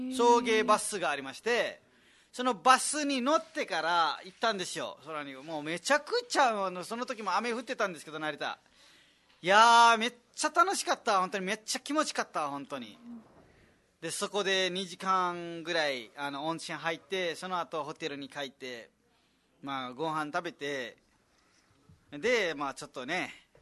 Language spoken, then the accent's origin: Japanese; Nepal; Japanese is a second language; あのね、ネパール人なので、ネパールのご飯も美味しいしね、あっちこっち観光もできるから、みんなとネパール語で喋れるからいいですよ。